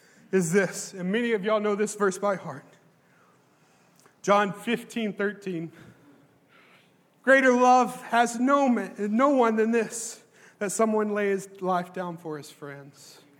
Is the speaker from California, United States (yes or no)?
no; Wartrace, Tennessee, United States; the proper English language that I can't even speak myself because I'm from Wartrace, Tennessee. We got our own pigeon, guys.